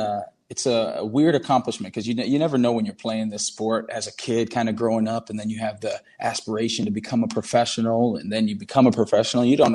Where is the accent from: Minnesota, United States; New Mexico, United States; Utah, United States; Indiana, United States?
Minnesota, United States; also born or lived in Hamilton, Canada / England / Portugal; we kind of moved around a lot, moved to England, then moved to Portugal. Then from fourth grade on, I grew up in Minnesota in the U.S.